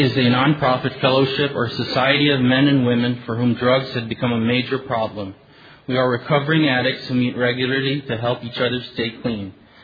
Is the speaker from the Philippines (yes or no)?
yes; Cebu, Central Visayas, Philippines; I'm an addict from Cebu, Philippines.